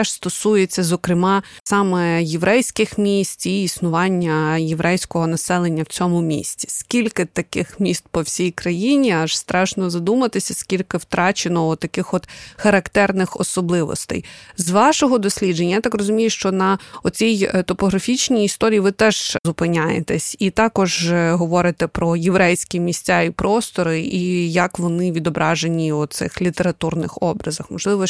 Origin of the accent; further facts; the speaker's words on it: Kyiv, Ukraine; мені як киянці, як людині, котра народилася і виросла в Києві